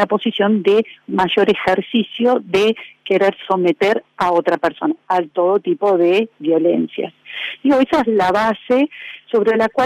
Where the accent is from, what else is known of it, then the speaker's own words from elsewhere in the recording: Río Negro, Argentina; born there; also born or lived in Bahía Blanca / Neuquén / Tucumán; Bueno, yo soy nacida en la Patagonia, en Río Negro.